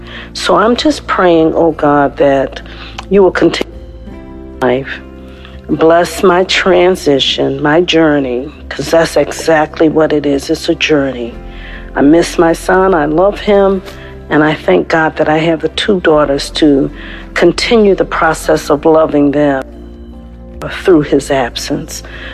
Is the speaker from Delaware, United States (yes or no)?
no; Connecticut, United States; I'm from Connecticut.